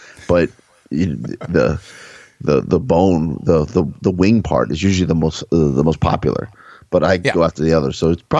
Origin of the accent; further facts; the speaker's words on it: United States; But, you know, I'm an American. I'm red-blooded.